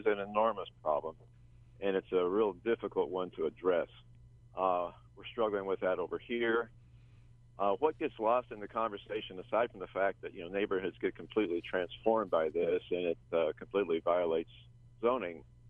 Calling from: Hawaii, United States; I'm calling from the Big Island

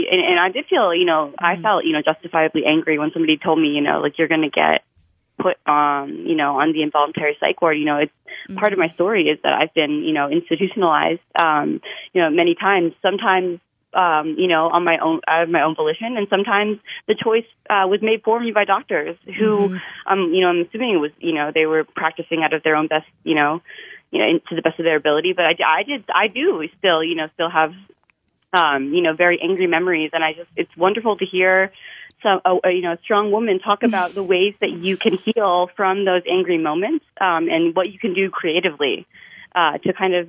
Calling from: Danby, United States; I'm calling from Danby.

